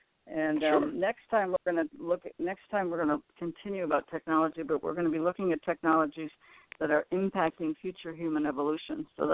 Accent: Michigan, United States; Well, I grew up in Michigan. I went to University of Michigan undergraduate.

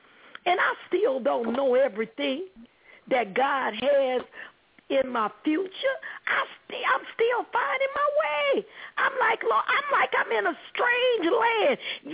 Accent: New Orleans, Louisiana, United States; moved away; I said, Lord, did I sound like that when I left New Orleans? I still have an accent. You all hear my accent, mother.

